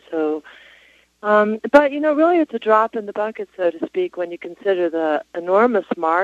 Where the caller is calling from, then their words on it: Denver, Colorado, United States; Hi. I'm in Denver.